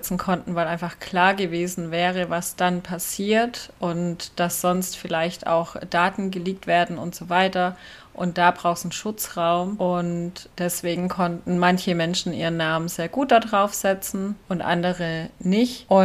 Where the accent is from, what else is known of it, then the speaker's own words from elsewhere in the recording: Baden-Württemberg, Germany; Wir kommen ja aus Baden-Württemberg